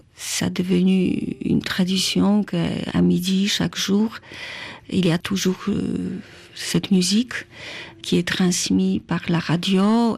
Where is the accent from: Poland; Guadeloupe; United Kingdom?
Poland; now in Paris, France; je ressens mon destin d'être là pour pouvoir aussi transmettre quelque chose en tant que Polonaise, exactement.